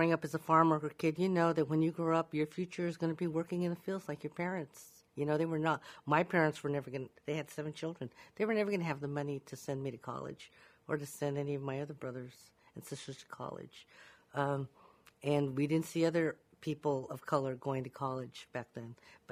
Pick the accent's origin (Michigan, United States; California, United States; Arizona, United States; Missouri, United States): California, United States; Delano; I grew up in a little camp, sort of, with a Mexican family.